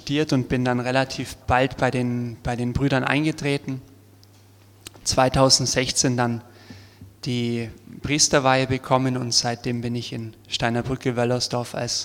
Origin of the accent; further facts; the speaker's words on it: Augsburg, Bavaria, Germany; ich komme ursprünglich aus Augsburg, also bin ein Schwäble.